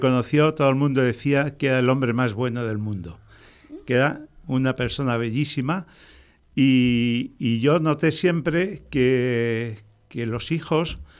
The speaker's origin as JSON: {"language": "Spanish", "town": "Villa de Don Fadrique", "region": "Castilla-La Mancha", "country": "Spain", "tie": "born there", "said": "nací hace ya muchísimos años, en el 1948, en un pueblo de La Mancha Toledana, un pueblo que en aquellos tiempos le llamaban la Pequeña Rusia, durante mucho tiempo se la llamaba así, pero que su nombre auténtico es la Villa de Don Fadrique."}